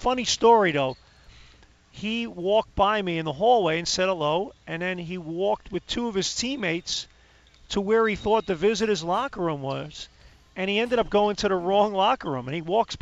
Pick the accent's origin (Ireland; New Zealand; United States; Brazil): Ireland; You know, I'm an Irish guy